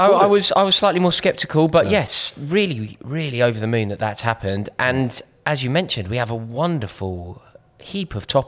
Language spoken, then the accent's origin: English; London, United Kingdom; I grew up on the Kilburn High Road.